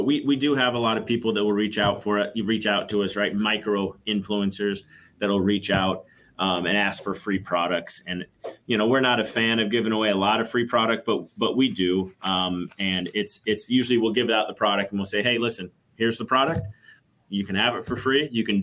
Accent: Southwest, United States; Yeah, so I grew up in the Southwest of the United States, right? The desert, the high desert.

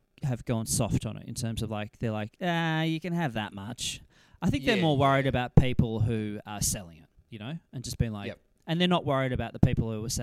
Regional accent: United States; I'm an American. And I've grown up a massive footy fan thanks to my Australian dad.

